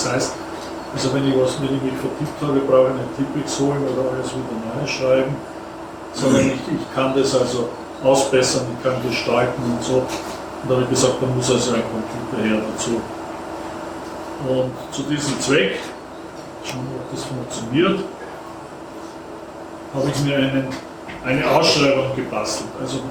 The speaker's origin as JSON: {"language": "German", "town": "Munich", "region": "Bavaria", "country": "Germany", "said": "ich bin aus München."}